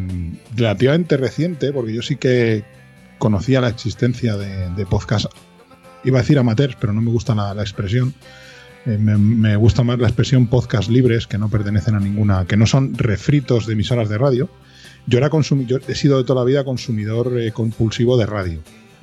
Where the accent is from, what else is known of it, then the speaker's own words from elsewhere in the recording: Madrid, Community of Madrid, Spain; Yo soy, iba a decir de Madrid, pero no, yo soy de Vallecas. Sí. Que los de Vallecas no decimos que somos de Madrid, decimos que somos de Vallecas. Y cuando alguno te pregunta, ¿dónde está eso? En Madrid.